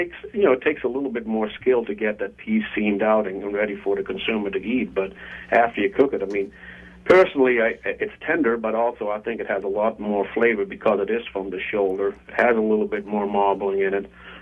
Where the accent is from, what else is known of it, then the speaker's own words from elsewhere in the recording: Netherlands; And originally I'm from Holland, and I went to an apprenticeship program.